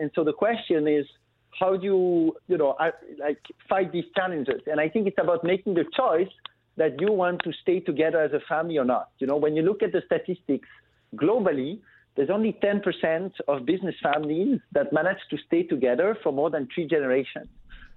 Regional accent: Belgium; I'm originally from Belgium. I grew up in Belgium, and I'm sort of a next generation member of a Belgian family business.

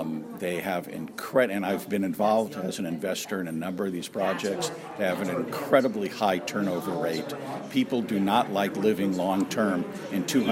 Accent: Miami, Florida, United States; I grew up in Miami, and I used to be able to actually move around.

